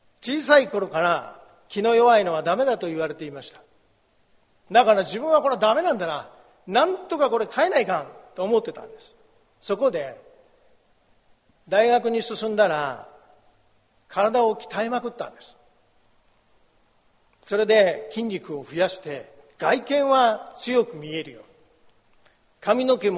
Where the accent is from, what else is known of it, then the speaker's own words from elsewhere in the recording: Mississippi, United States; Japanese is a second language; moved away as an adult; 私は弟が一人いる家庭で育ちました。いなくて寂しいというよりも早く出ていきたい、それでずっといました。だからミシシッピを出る時にいないと寂しい、そう言われた時とても嬉しかったです。それが私が21歳の時